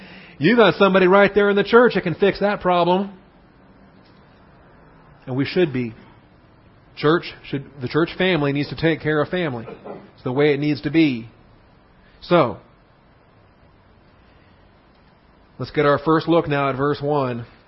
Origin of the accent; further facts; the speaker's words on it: Washington, United States; I'm from Washington State, by the way, I'm not a native Texan.